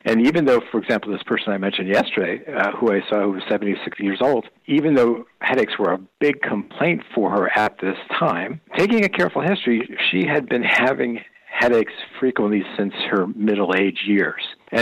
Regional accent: Waterbury, Connecticut, United States; I'm a Connecticut native, born and raised in Waterbury. I went to UConn as an undergrad, UConn Medical School

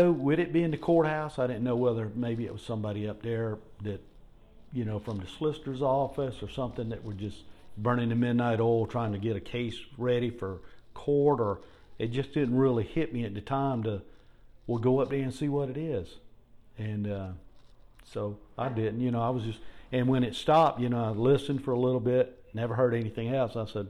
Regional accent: United States; I was born and raised in Berkeley County.

